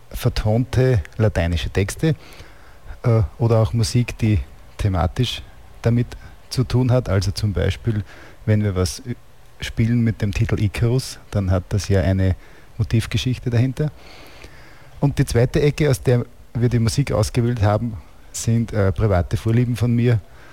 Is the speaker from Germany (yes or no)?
no; Leonding, Upper Austria, Austria; Naja, ich komme aus Leonding bei Linz, habe eine Familie mit drei Kindern